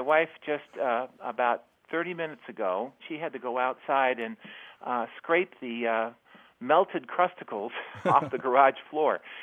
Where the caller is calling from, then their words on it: South Burlington, Vermont, United States; I'm calling from South Burlington, Vermont.